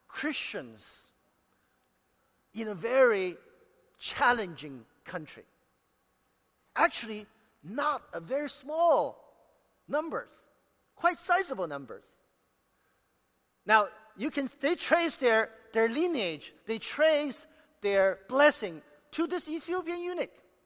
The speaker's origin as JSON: {"language": "English", "town": "Xi'an", "region": "Shaanxi", "country": "China", "tie": "born or raised there", "said": "That's where I grew up. I was born in Xi'an, China. And when I was growing up, I never thought about coming outside of China because China was then a closed country."}